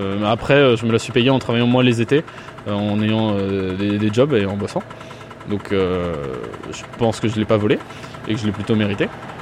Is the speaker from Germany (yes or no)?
no; Luxembourg; moi, je prêche pour là où j'ai grandi et là où j'ai vécu